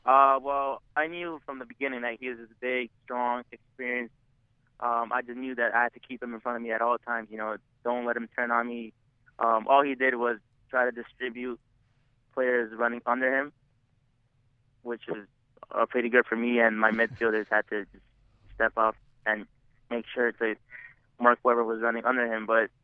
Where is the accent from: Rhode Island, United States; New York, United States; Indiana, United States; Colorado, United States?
New York, United States; Queens; From Queens, New York.